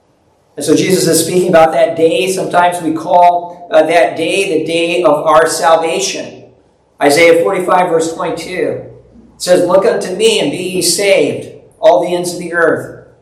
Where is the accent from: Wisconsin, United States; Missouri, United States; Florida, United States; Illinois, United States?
Wisconsin, United States; La Crosse; born there; On that day, I was born in La Crosse, Wisconsin, a beautiful area of Wisconsin along the river that is flowing past it